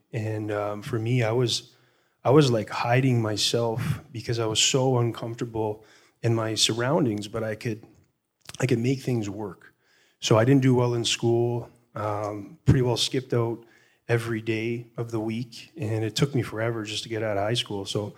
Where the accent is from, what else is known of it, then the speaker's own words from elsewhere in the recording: Chatham, Ontario, Canada; I grew up in Chatham, Ontario.